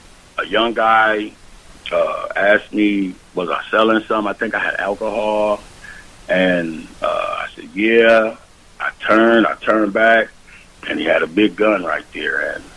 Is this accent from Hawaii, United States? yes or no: no; Minnesota, United States; I'm a Minnesotan.